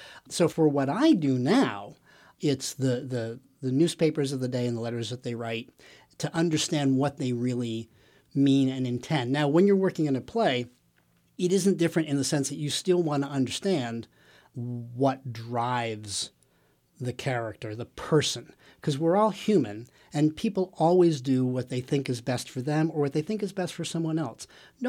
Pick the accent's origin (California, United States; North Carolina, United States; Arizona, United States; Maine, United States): Maine, United States; I'm actually from Maine originally.